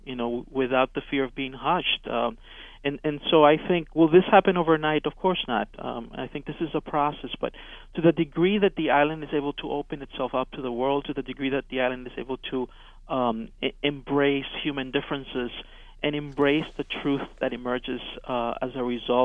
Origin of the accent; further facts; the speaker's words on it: Miami, Florida, United States; growing up as a Cuban American, and then growing up in the United States, and going through elementary school, junior high, high school, etc., and growing up in Miami